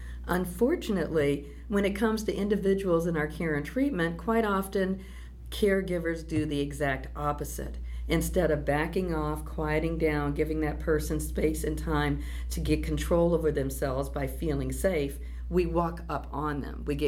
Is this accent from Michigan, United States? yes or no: yes; Detroit, Michigan, United States; I grew up in Detroit, Michigan.